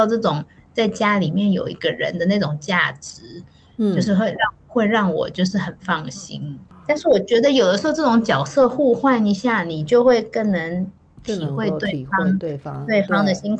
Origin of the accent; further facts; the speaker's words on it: Taiwan; also born or lived in Denmark; now in Switzerland; 因为我好像小时候在台湾也是都有看到很多山，到丹麦就真的比较没有，丹麦很平